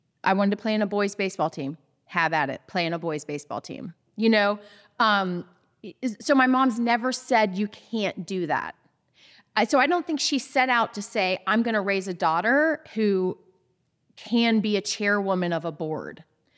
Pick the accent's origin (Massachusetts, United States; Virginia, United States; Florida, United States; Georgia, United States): Georgia, United States; I'm glad that I was in an environment, both where I grew up outside of Atlanta, that was primed for girls in sports in the 80s.